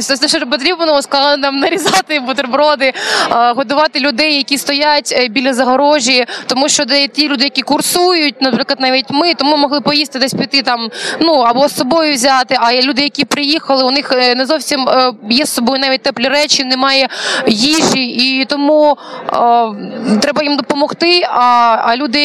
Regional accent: Kyiv, Ukraine; Я з Києва.

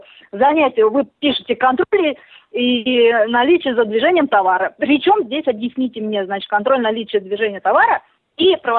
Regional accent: Russia; Потому что я родилась и выросла в России

